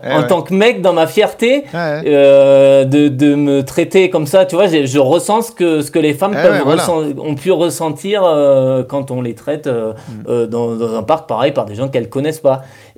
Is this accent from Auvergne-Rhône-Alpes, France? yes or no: no; Bergerac, Nouvelle-Aquitaine, France; chez nous à Bergerac